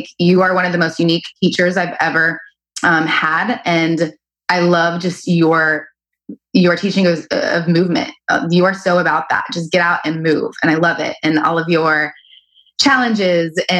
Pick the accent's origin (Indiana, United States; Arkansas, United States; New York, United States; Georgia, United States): Arkansas, United States; I grew up in Arkansas. I have moved all over.